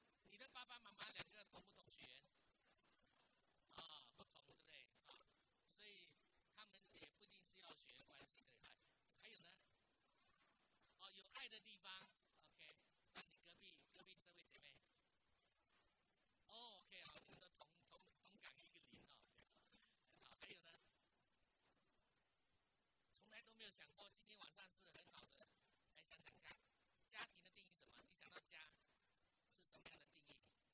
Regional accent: Taiwan; 那我是从台湾来，所以又从台湾来的

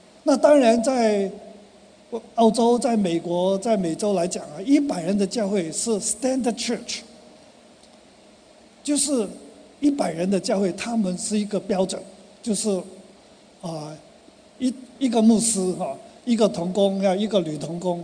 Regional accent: Hong Kong; 在我们香港人来讲就是白叶了。

